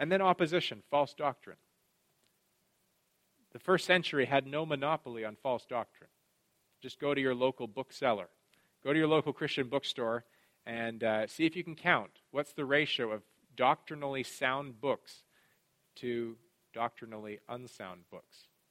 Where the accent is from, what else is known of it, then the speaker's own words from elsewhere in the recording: Canada; I can say that as a Canadian and get away with it, right?